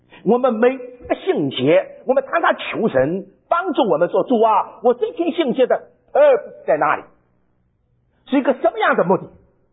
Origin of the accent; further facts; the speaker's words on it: China; 我们中国人说提纲挈领，